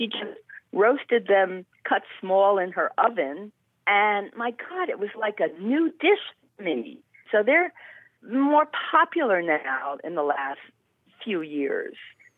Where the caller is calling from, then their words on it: Denver, Colorado, United States; from Denver.